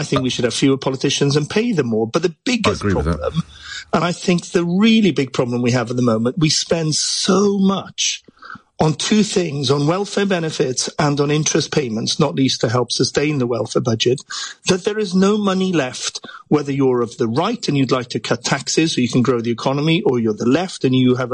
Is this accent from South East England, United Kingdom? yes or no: no; Wales, United Kingdom; I suspect my experience was very different to yours, being a Welshman.